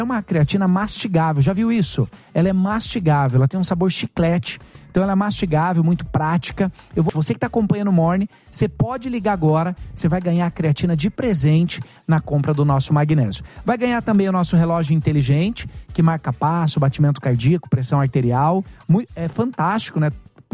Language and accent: Portuguese; Paraná, Brazil; Eu sou do campo, né? Eu sou do Paraná, eu sou do campo